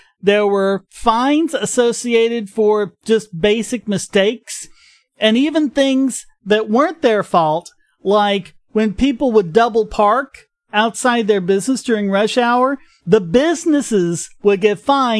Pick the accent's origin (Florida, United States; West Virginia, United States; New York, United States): New York, United States; It's that energy I felt when I was growing up in New York. I've been here my entire life